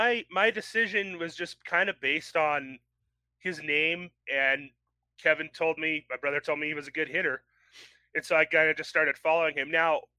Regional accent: Colorado, United States; So obviously, I am from Colorado. I've spent most of my life here.

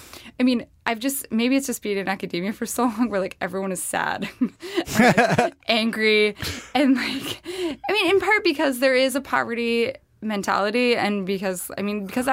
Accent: the West, United States; I'm from the West.

